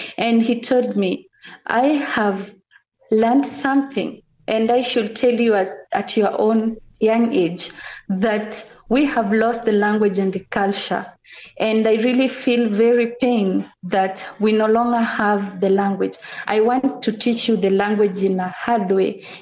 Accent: Laikipia County, Kenya; I grew up in Mkogodo Forest, being raised up by my grandfather

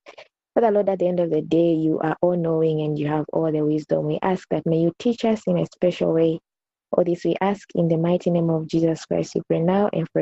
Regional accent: Zambia; I'm from Zambia, by the way, and there's a culture where I come from. I'm a Tonga.

